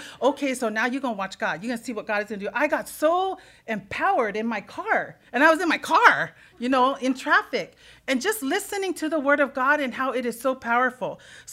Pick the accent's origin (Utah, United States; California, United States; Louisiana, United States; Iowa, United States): California, United States; I was raised Psalm 1 in Southern California.